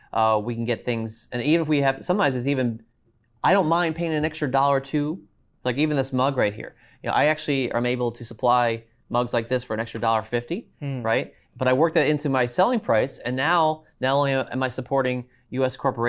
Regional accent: United States; I do, being an American, I like to support USA products, right?

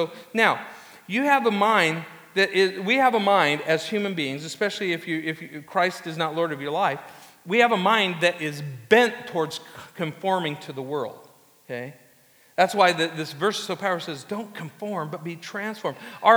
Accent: Anaheim, California, United States; It's the phone number of the house I grew up in Anaheim, where I have not been in 38 years, okay?

